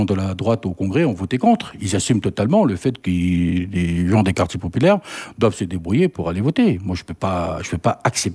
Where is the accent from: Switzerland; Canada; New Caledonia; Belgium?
New Caledonia; Thio, South Province; born there; moi, je suis né à Thio, famille ultra, très modeste. Je fais partie de ces jeunes étudiants qui sont venus étudier à Nouméa dans les années 2004-2009.